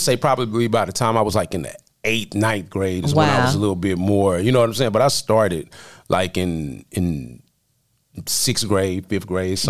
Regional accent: Houston, Texas, United States; Houston is just a different type of vibe. You know what I'm saying? You grow up with so much culture, so many different races, so much interaction.

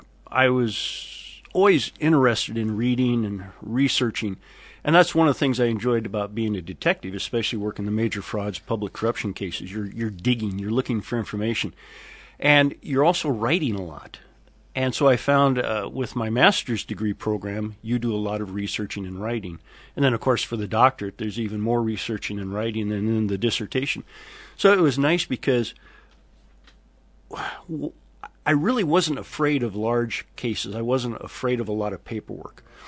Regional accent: California, United States; moved away as an adult; also born or lived in Missouri; now in Iowa, United States; Okay, well, I was born in Missouri. I have a brother and a sister. And when I was about 10 years old, my family moved to Southern California. And I was basically raised in Southern California from 1960 till 2008 when we moved out here to Iowa.

